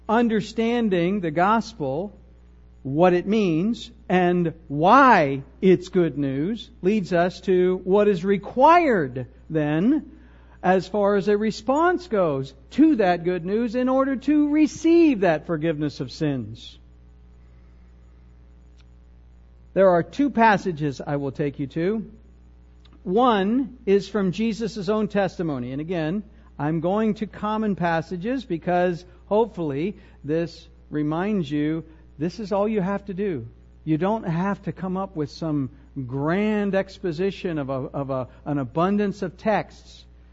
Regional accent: United States; And of course, I'm a Christian. I'm an American. I was baptized as a baby.

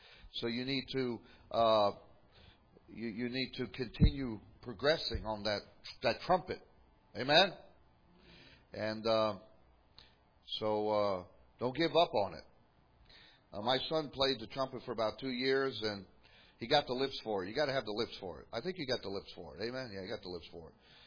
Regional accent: the South, United States; And so, because we're from the South, they were trying to figure out

